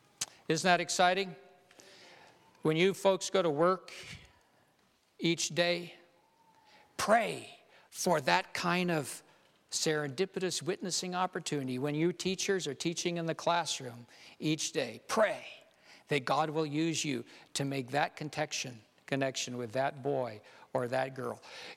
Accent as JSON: {"language": "English", "country": "Ethiopia", "tie": "born or raised there", "moved": "yes", "said": "I grew up in Ethiopia. And when we immigrated, we were Seventh-day Adventists in Ethiopia, my family."}